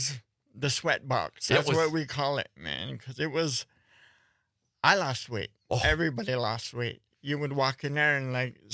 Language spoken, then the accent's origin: English; Neopit, Wisconsin, United States; Neopit, Wisconsin. Yeah. Mm-hmm. Menominee Territory.